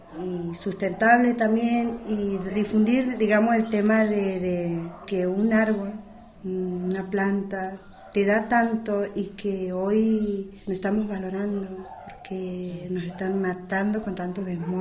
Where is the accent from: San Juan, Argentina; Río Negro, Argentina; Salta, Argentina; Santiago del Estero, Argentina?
Santiago del Estero, Argentina; Simbolar; Mi pueblo se llama Estación Sin Volar y tengo mi emprendimiento.